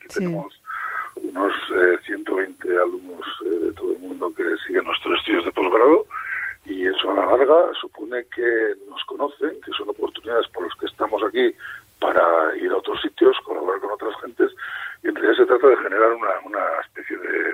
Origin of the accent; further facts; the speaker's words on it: Erandio, Basque Country, Spain; mi despacho y mi laboratorio estaban en mi pueblo, porque yo soy de Erandio